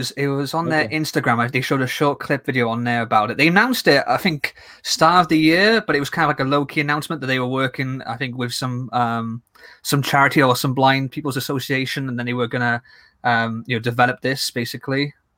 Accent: United Kingdom; Plus, of course, as I mentioned before, we're British and we love a good grumble.

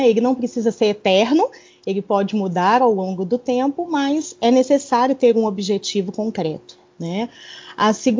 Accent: Belo Horizonte, Minas Gerais, Brazil; Eu sou mineira, de Belo Horizonte.

